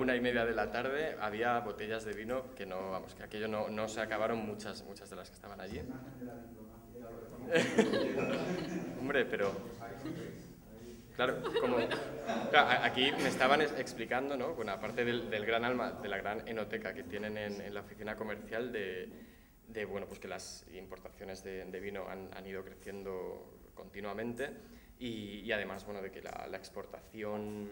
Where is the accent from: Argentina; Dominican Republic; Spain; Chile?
Spain; Salamanca, Castile and León; que yo soy de Salamanca, por lo tanto fue un honor conocerle